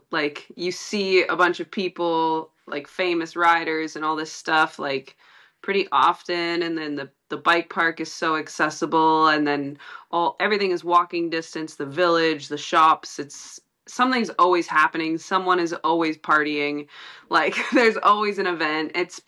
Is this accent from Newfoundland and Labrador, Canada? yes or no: no; British Columbia, Canada; the more I appreciate home and like where I grew up on the North Shore and Squamish and Whistler.